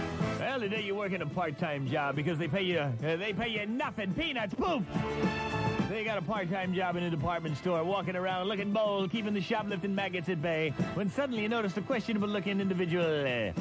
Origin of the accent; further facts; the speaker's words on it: Bronx, New York, United States; Growing up in the Bronx, we had no Dutch doors.